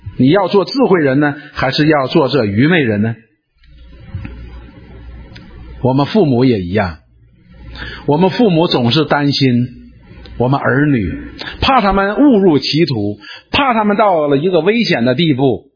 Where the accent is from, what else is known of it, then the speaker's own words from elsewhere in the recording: China; 所以我们中国人讲一句话叫恨铁不成钢